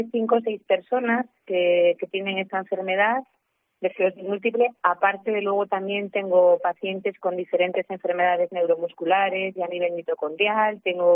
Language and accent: Spanish; Galicia, Spain; Yo soy como buena gallega, la lluvia me gusta